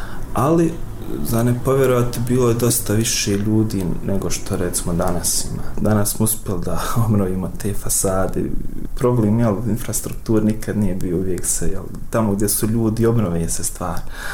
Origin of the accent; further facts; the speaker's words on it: Srebrenica, Republika Srpska, Bosnia & Herzegovina; born there; iako sam rođen u Srebrenici 94. Nemam sjećanja zapravo na tu ratnu ili prijeratnu Srebrenicu.